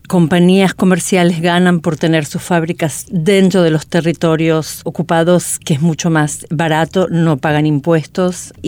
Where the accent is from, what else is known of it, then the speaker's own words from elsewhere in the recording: Argentina; now in Israel; Yo soy argentina, estoy en Israel hace 40 años.